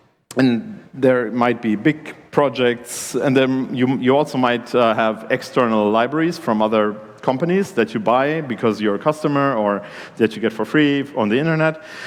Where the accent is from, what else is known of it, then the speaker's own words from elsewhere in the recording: Germany; English is a second language; And since I'm from Germany, I provided a software bill of materials for one of my favorite foods, which is Schnitzel Pommes Salat.